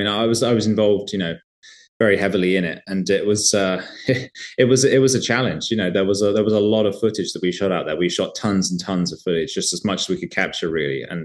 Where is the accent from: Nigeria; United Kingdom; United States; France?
United Kingdom; being British and having grown up in Britain